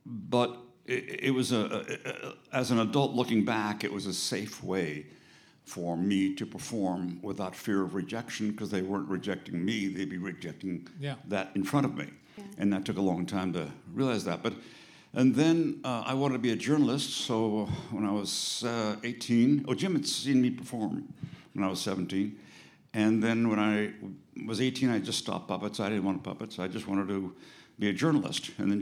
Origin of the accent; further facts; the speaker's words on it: England, United Kingdom; born there; I was born in England. Just about a few months before D-Day. My parents were Flemish and Dutch. We were in England because my mother couldn't take being in the Blitz underground anymore.